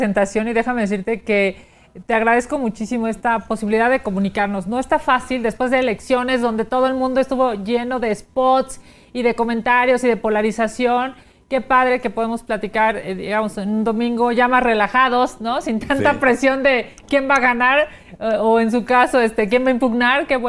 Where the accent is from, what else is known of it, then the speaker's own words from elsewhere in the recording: Mexico City, Mexico; Yo es soy cierto, de la Ciudad de México.